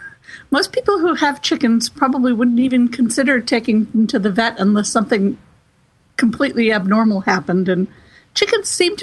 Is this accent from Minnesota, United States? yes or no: no; Massachusetts, United States; I grew up in South Central Massachusetts, so right close to the Rhode Island border